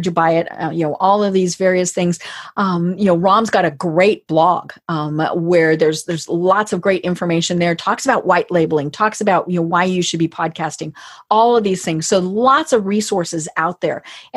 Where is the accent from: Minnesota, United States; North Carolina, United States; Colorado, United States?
Colorado, United States; I'm from Colorado.